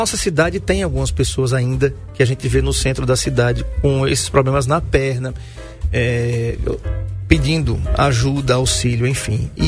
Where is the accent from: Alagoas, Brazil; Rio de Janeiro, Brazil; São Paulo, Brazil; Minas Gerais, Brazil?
Alagoas, Brazil; Maceió; Eu me lembro quando eu era criança em Maceió, eu via muito ali perto da Igreja do Livramento, ali em frente ao Bar do Chope.